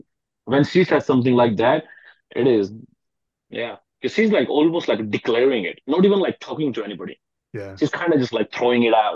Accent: India; I'm from India

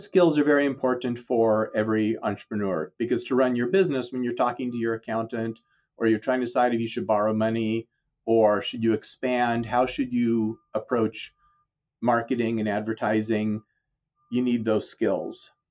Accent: Colorado, United States; Yeah, I grew up in Colorado.

